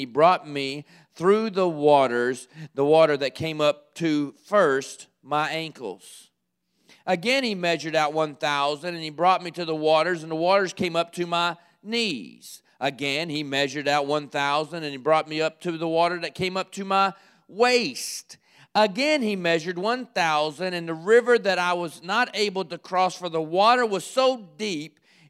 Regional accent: Kentucky, United States; Now, y'all didn't grow up like me, probably. More than likely, you didn't. I grew up in Kentucky. That settles it all right there.

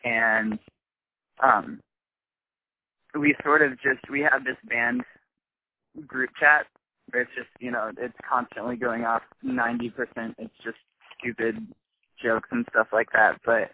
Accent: Houston, Texas, United States; I grew up in Houston, Texas, and so she played professionally for a little bit there and stopped kind of when me and my sister were growing up.

